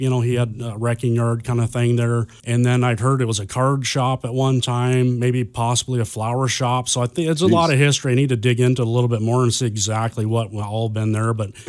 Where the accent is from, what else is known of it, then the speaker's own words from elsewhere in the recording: Kalispell, Montana, United States; I was born here in Kalispell, the old hospital. Grew up here